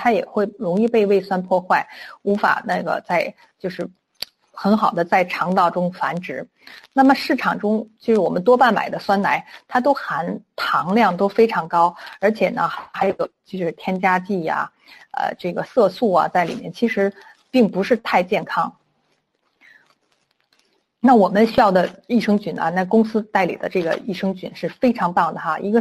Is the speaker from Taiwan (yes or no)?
no; China; 尤其是我们中国人，他的我们的饮食习惯就比如喜欢煎炒烹炸